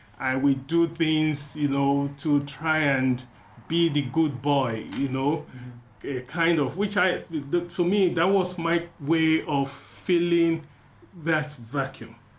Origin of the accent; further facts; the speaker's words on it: Nigeria; Well, yeah, growing up in Nigeria, which is a very multicultural environment, it was quite interesting, educative and challenging.